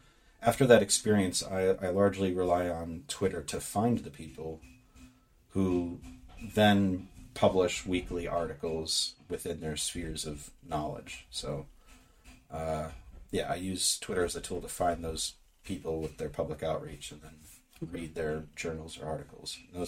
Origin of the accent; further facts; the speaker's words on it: United States; That's as an American, though. So it's this weird privilege to come from a place where the background risks are already high.